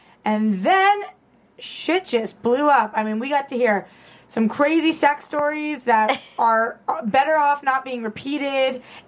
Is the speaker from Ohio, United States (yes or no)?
no; Boston, Massachusetts, United States; In Boston.